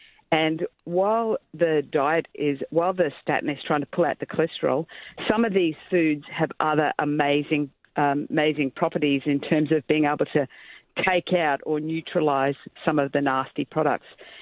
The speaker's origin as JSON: {"language": "English", "region": "Queensland", "country": "Australia", "tie": "born or raised there", "said": "I grew up in Queensland"}